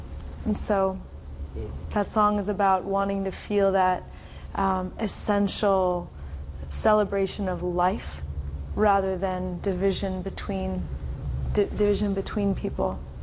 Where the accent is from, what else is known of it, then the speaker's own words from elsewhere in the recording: San Francisco, California, United States; I said, oh, I'm from San Francisco.